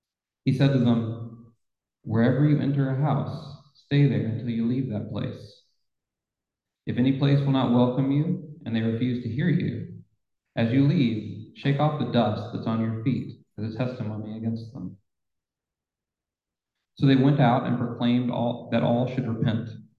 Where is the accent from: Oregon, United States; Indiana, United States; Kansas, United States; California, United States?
Kansas, United States; Wichita; And then, by the way, I'm from Kansas, so Kansas, some people think of Kansas, and Kansas is definitely flyover country, so I sort of relate.